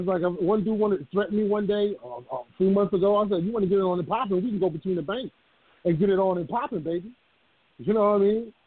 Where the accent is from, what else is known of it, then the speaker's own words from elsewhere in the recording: Mount Vernon, New York, United States; And I grew up in Mount Vernon.